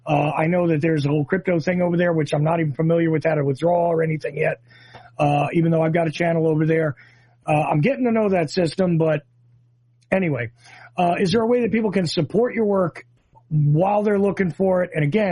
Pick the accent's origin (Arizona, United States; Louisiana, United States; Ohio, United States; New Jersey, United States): New Jersey, United States; I love talking to guys from my home state too.